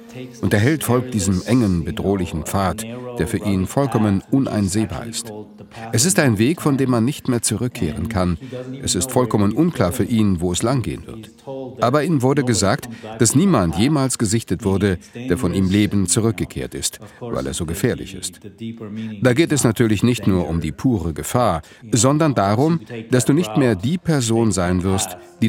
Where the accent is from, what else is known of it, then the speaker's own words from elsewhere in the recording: Armenia; Meine Musik ist sehr beeinflusst von meiner Heimat Armenien. Ich habe die armenische Folkmusik mit 14 Jahren entdeckt.